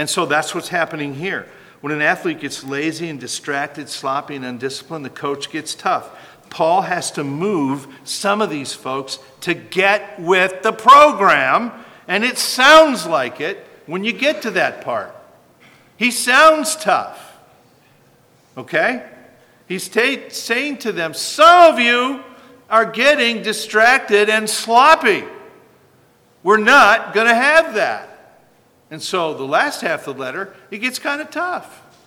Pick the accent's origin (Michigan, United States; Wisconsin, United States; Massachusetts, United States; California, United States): Wisconsin, United States; where I grew up in German-Polish land of Wisconsin, you're either Catholic or Lutheran, or a few Baptists.